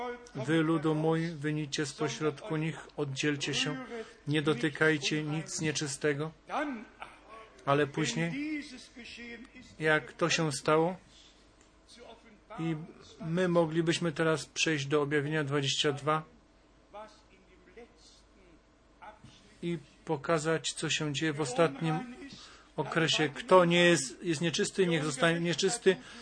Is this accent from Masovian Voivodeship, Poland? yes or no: no; Pomeranian Voivodeship, Poland; ale ja pochodzę z okolic Gdańska